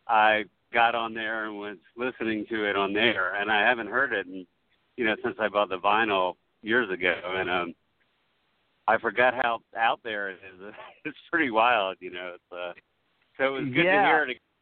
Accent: Philadelphia, Pennsylvania, United States; I mean, I'm from Philadelphia, so I kind of grew up with … music and stuff

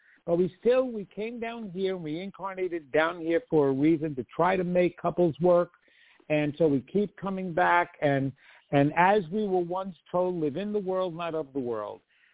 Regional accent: Sicily, Italy; Sicilian.

